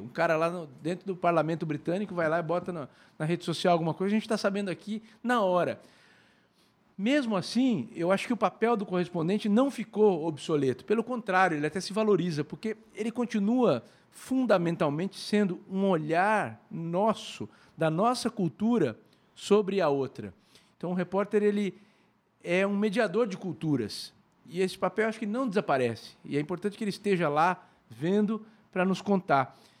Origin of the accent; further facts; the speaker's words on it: Tupã, São Paulo, Brazil; Eu sou de Tupã, uma cidade muito ativa em rádio, e foi lá que eu comecei. E depois fui para São Paulo